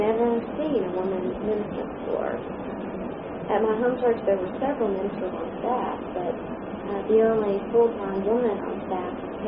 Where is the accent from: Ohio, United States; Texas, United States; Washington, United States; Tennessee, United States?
Tennessee, United States; Memphis; born there; also born or lived in Tuscaloosa, Alabama; I was born in Memphis, Tennessee.